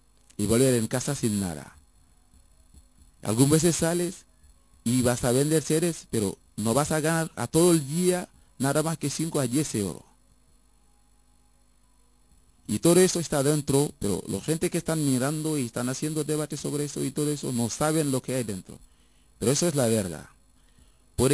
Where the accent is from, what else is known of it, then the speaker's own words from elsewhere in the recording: Senegal; yo soy un chico senegalés